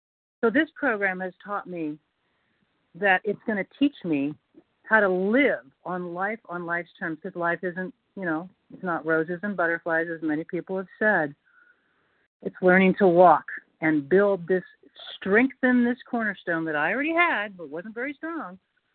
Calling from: North Carolina, United States; It's North Carolina, Billy.

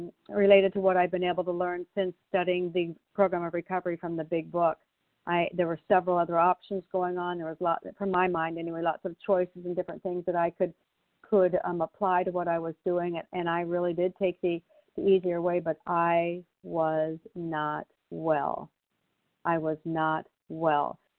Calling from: Canby, Oregon, United States

